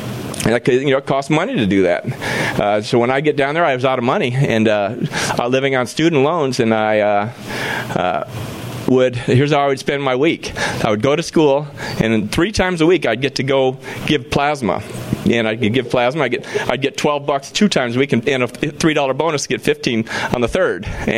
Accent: Hawaii, United States; also born or lived in Chicago; In Hawaii, we started smoking pot. That's where I lived. We moved from Chicago to Hawaii, and that's when I was in junior high or intermediate school there.

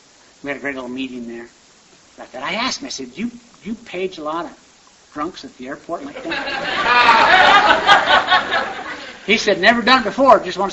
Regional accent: Orem, Utah, United States; I said, well, I grew up in Orem, Utah.

